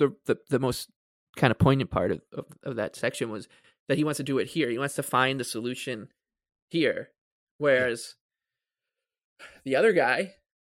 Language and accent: English; New York, United States; You know, I'm from the South Shore, so I'll say South Shore, Long Island, but anywhere on Long Island, like, you can just see it.